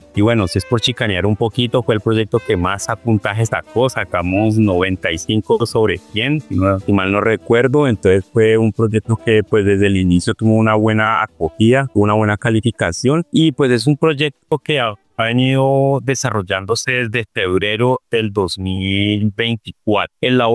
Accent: Cali, Valle del Cauca, Colombia; lo habrán podido notar por mi acento, pues soy de Cali, caleño, nunca se me da que atento, por más que me haya ido mucho tiempo de mi tierra.

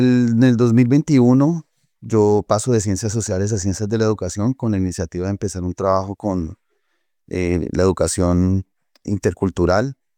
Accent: Colombia; en la zona sur, de donde soy oriundo

